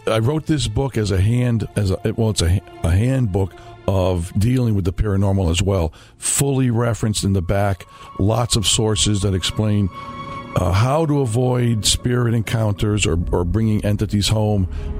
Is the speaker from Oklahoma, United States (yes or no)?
no; Bridgeport, Connecticut, United States; also born or lived in Stratford; I grew up in Bridgeport and Stratford and always visiting my family in the Mohawk Valley.